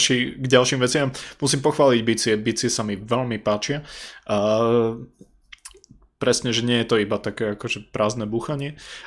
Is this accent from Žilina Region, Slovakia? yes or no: yes; Žilina, Žilina Region, Slovakia; ja som zo severu, ja som zo Žiliny pôvodne